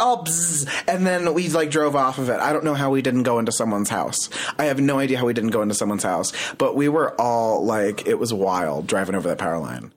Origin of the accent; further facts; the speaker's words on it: Springfield, Illinois, United States; Yeah, I'm from Springfield, Illinois.